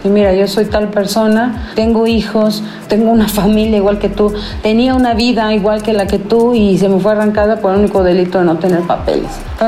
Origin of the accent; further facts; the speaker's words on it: Mexico; a pesar de que somos mexicanos, pues nos ha tocado crear nuestra propia comunidad